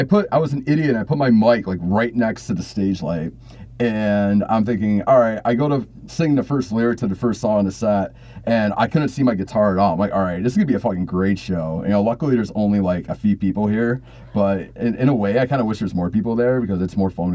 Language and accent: English; Binghamton, New York, United States; And, you know, we're from Binghamton. We've had to flood in 2006, flood in 2011.